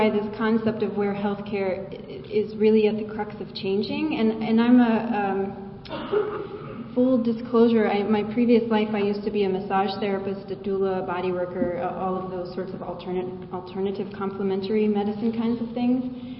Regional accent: Asheville, North Carolina, United States; I'm from Asheville, North Carolina. That's Buncombe County in western North Carolina.

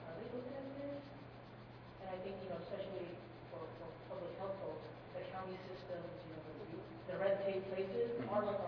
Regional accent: West Coast, United States; I'm from the West Coast

